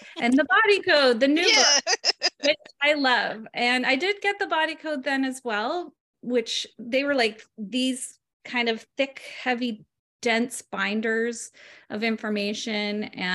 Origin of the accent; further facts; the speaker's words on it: Ontario, Canada; also born or lived in Montreal; now in Salt Spring Island, Canada; Basically I live on Salt Spring Island, on the west coast of British Columbia. I grew up in Ontario. I was born in Montreal.